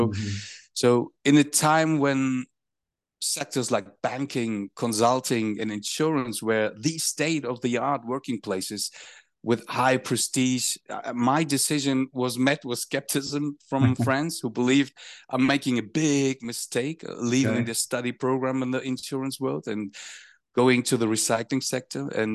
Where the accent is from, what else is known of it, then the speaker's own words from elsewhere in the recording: Hamburg, Germany; So in my hometown, Hamburg, we're talking about the 90s.